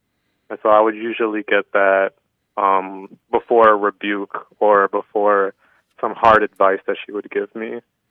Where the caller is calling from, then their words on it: La Crosse, Wisconsin, United States; I'm calling from La Crosse, Wisconsin.